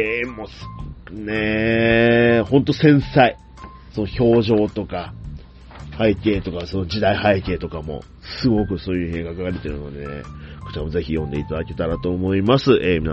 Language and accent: Japanese; Fukuoka, Japan; 九州、まあ、僕も地元福岡なので、